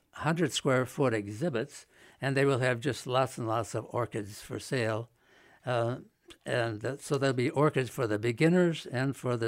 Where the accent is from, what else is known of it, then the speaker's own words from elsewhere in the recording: Minnesota, United States; also born or lived in Maryland / Florida; And I know I grew up in Minnesota, and I thought the orchid was the most exotic thing I had ever seen.